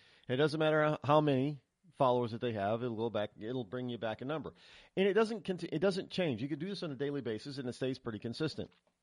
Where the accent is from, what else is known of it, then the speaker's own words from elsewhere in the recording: Springfield, Massachusetts, United States; born there; I was born in Springfield, outside of Springfield, Massachusetts, but I'm only a New Englander by birth.